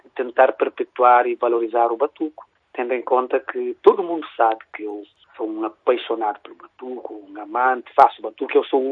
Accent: Cape Verde; como nós todos, como cabo-verdianos que somos

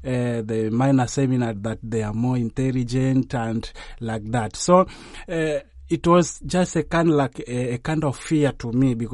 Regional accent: Mwanza, Tanzania; English is a second language; now in Rome, Italy; I'm a seminarian from the Archdiocese of Mwanza in Tanzania.

